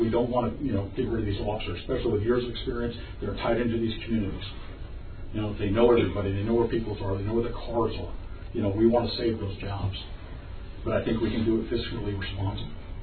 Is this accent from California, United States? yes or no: yes; California, United States; And I grew up in California, and the Sheriff Department actually contracted with municipalities